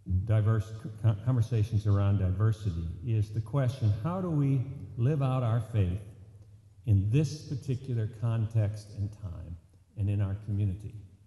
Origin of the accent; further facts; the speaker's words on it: Philadelphia, Pennsylvania, United States; For instance, I'm from Philadelphia.